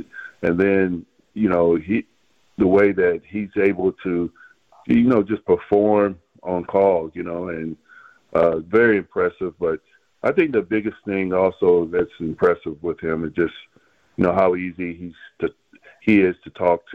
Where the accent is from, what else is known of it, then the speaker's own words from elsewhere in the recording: Wichita, Kansas, United States; Yes, I grew up in Wichita, Kansas. Most people don't know that, but my dad was a minister.